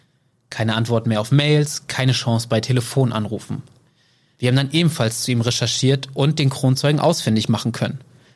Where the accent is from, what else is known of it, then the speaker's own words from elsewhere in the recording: Wilhelmshaven, Lower Saxony, Germany; Daran erinnere ich mich auch noch aus meiner Kindheit. Ich bin gebürtiger Wilhelmshavener.